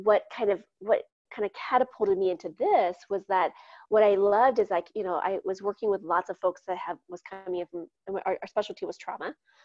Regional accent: Midwest, United States; I grew up in the Midwest

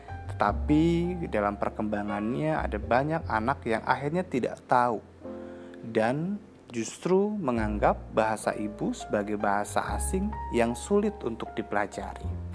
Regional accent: Indonesia; first language su; dalam bahasa daerah saya menggunakan bahasa Sunda

